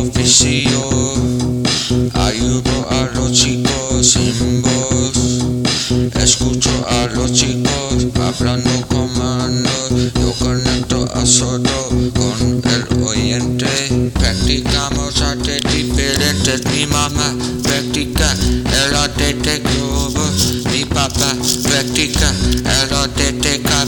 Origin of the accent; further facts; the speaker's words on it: Philadelphia, Pennsylvania, United States; Nacimos y vivimos en Filadelfia